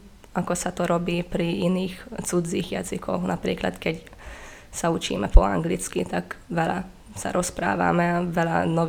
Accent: Dunajská Streda, Trnava Region, Slovakia; ja pochádzam z Dunajskej stredy, kde asi 80% obyvateľov je Maďarov, takže všetko som mohla vybaviť po maďarsky.

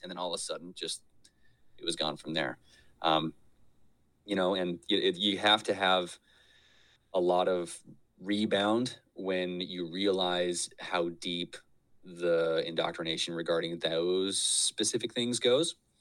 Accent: Pinesdale, Montana, United States; the very vast majority of the men that I interacted with when I was growing up in Pinesdale were men who couldn't get enough of their wives

